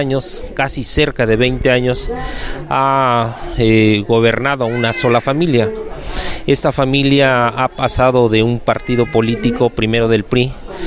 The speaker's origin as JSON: {"language": "Spanish", "region": "State of Mexico", "country": "Mexico", "said": "soy profesor del Estado de México."}